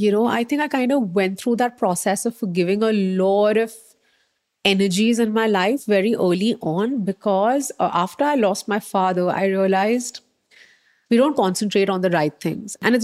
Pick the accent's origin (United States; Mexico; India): India; Mumbai, Maharashtra; I grew up in Bombay.